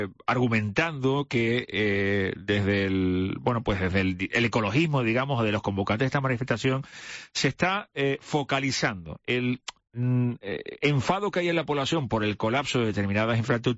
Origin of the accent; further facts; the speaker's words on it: Canary Islands, Spain; como canario